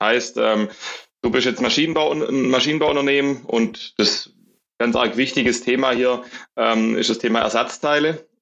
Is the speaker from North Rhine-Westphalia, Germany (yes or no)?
no; Baden-Württemberg, Germany; was mir als Schwabe doppelt wehtut